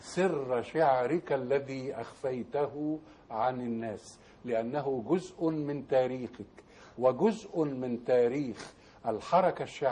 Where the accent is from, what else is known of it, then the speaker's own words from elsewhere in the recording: Egypt; الطبيعة في قريتنا تقع عند ملتقى النيل بالبحر الأبيض، فهي برزخ بين ماءين، ماء عذب هو ماء النيل، وماء ملح أجاج هو ماء البحر.